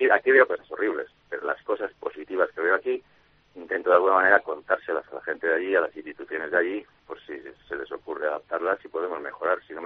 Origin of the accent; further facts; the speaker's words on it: Spain; now in United States; ni me he olvidado que soy español, ni me he ido de España